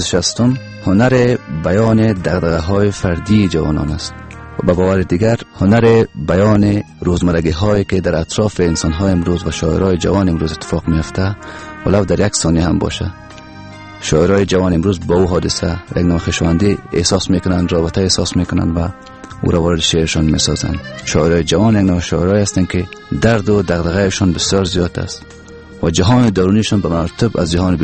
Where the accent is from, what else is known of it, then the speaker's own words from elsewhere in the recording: Kabul, Afghanistan; born there; در سال 1362 خورشیدی در کابل در یک خانواده فرهنگی به دنیا آمدیم. زادگاه اصلی ما چاه آب، یکی از مربوطات ولایت تخار است.